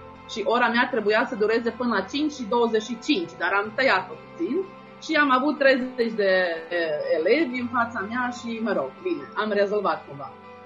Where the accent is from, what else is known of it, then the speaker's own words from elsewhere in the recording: Vojvodina, Serbia; Părinții mei, bunicii mei, străbunicii mei n-au venit din România. Noi, ai mei sunt întotdeauna aici, așa a aplicat granița, știți? Deci Banat, în Banatul istoric mă găsesc.